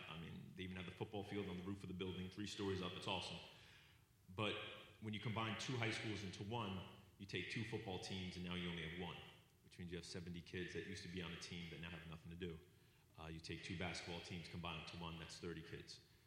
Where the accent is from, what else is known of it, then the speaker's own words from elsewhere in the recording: Union City, New Jersey, United States; also born or lived in Paterson; I'd say I was born and raised in Union City. Lived there up to the age of 16, and then things got kind of rough in the neighborhood. So my parents wanted us to move. We moved to Patterson.